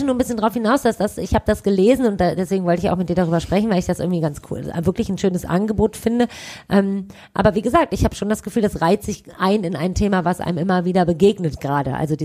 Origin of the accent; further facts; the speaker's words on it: Düsseldorf, North Rhine-Westphalia, Germany; born there; Ob man wohl auch als gebürtige Düsseldorferin damit machen darf, wenn man nicht so viele Sehenswürdigkeiten kennt?